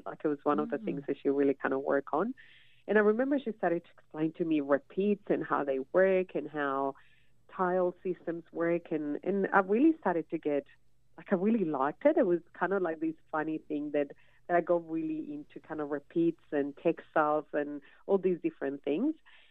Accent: Colombia; moved away as an adult; now in Australia; But I was born in Australia, and then I lived here till I was 5 years old, and then went back and lived in Colombia in South America. So yeah, it was quite, like, mum and dad are Colombian, and we just went back. So yeah, that's where I kind of grew up, and I lived there till I was 19

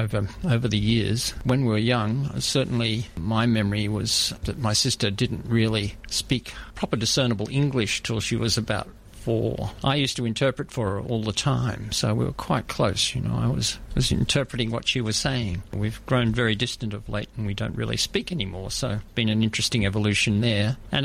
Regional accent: Ivanhoe, Victoria, Australia; I grew up in Ivanhoe. I have a younger sister, so it was quite an outer suburban experience at that point, really.

